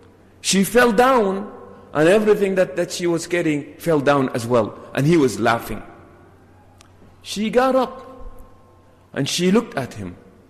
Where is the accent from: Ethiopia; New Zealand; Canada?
Ethiopia; When the companions came from Abyssinia, from Habasha, that's my hometown by the way